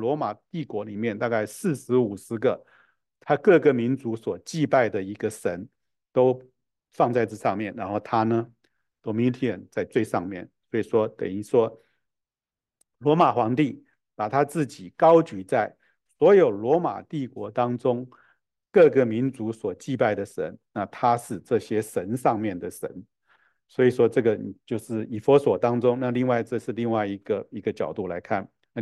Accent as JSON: {"language": "Chinese", "country": "Taiwan", "said": "我们从台湾来的"}